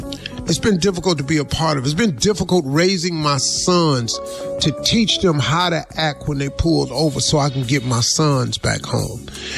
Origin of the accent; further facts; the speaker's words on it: Welch, West Virginia, United States; also born or lived in Cleveland, Ohio; I grew up as a child in the 60s. I grew up in Welch, West Virginia, and Cleveland, Ohio.